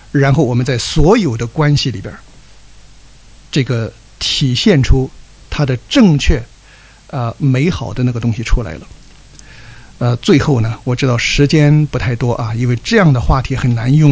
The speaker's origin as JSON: {"language": "Chinese", "country": "China"}